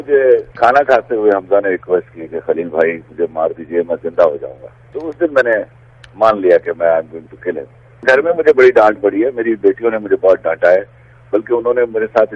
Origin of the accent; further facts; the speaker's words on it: Lahore, Punjab, Pakistan; میں لاہوری ہوں, I am اے پکا sort of a Lahori guy